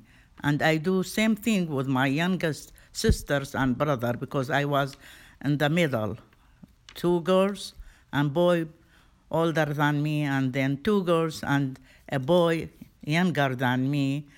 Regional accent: Baghdad, Baghdad Governorate, Iraq; English is a second language; I grew up back home in Baghdad, Iraq. I born there.

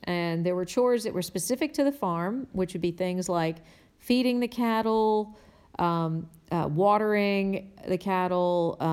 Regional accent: Zanesville, Ohio, United States; born there; I was born in Zanesville, Ohio in 1967.

